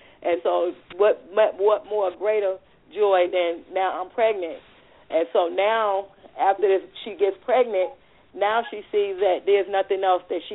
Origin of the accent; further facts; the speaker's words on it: New York City, New York, United States; now in North Carolina, United States; Oh, Sierra … I'm still on the line from North Carolina. I'm originally born and bred in New York City as well.